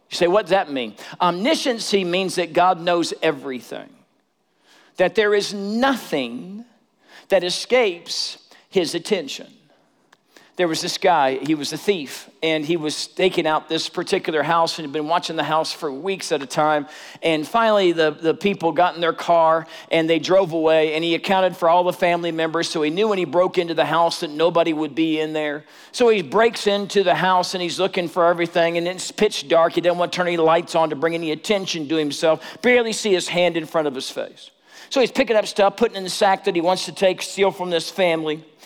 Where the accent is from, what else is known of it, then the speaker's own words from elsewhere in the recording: Kansas City, United States; I'm from Kansas City, and I'd just been here for a couple of years.